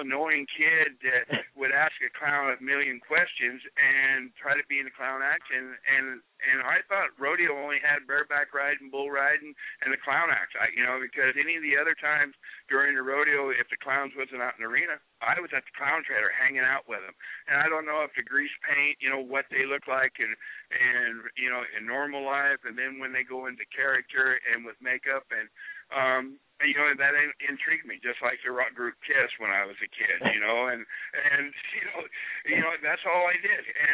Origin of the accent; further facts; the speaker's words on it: Oakdale, California, United States; I grew up in Oakdale, California, the cowboy capital of the world